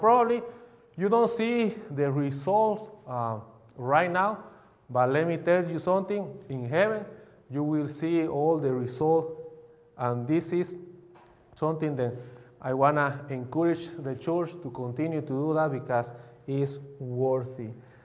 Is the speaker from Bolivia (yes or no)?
yes; Bolivia; first language Spanish; English is a second language; Probably you can hear my accent. I am not from the United States. I am from Bolivia, and we speak Spanish.